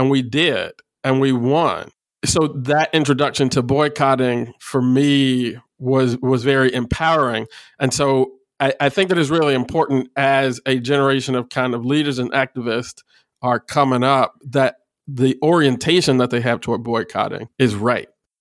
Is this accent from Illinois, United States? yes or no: yes; Chicago, Illinois, United States; this liquor store in the neighborhood that I grew up in Austin, on the west side of Chicago, I started selling fruit juice in a half pint glass bottle.